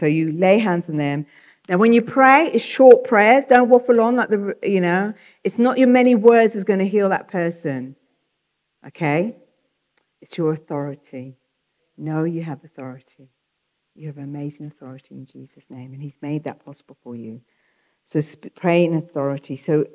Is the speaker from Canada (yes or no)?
no; England, United Kingdom; hi, I'm from the UK. I used the British card. I'm from England, you know.